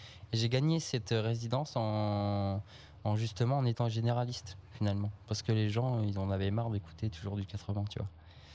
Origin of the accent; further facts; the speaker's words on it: Pays de la Loire, France; moved away as an adult; now in Réunion; Et je viens de Vendée de base, voilà, mais depuis 2016, je suis à l'île de la Réunion.